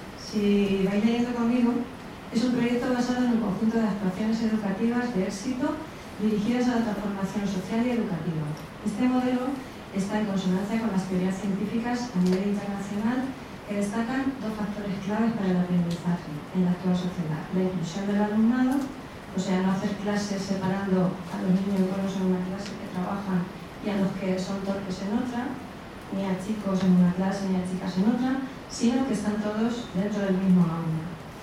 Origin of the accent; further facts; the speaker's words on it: Albacete, Castilla-La Mancha, Spain; de Albacete y trabajo en este Ministerio del Aire desde hace 22 años.